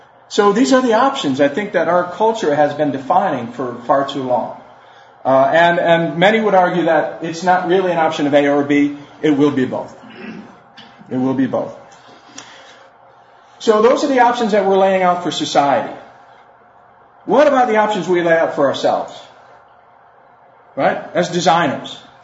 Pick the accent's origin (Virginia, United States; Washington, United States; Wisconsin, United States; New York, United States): New York, United States; now in Savannah, United States; I'm from New York, but I moved to Savannah about 10 years ago, and I love it.